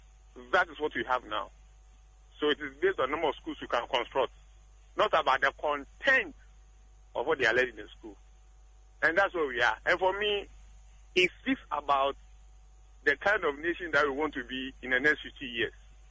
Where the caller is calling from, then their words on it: Ankesim, Ghana; from Ankesim.